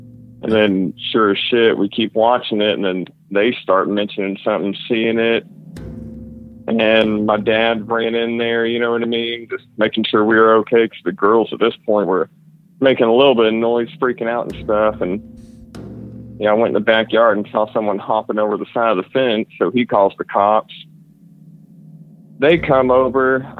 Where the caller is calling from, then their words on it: Fort Worth, Texas, United States; calling from Fort Worth, Texas.